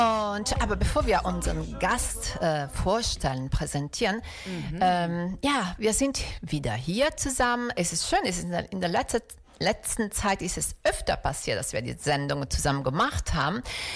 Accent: Rome, Lazio, Italy; German is a second language; du kommst aus Mailand, ich komme aus Rom.

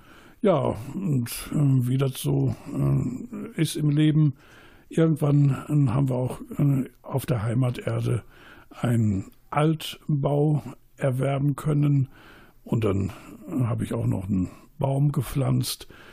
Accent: Bochum, North Rhine-Westphalia, Germany; Meine Eltern haben den Weg aus der ehemaligen DDR halt 1949, 1950 genommen. Ich bin dann hier in Bochum geboren.

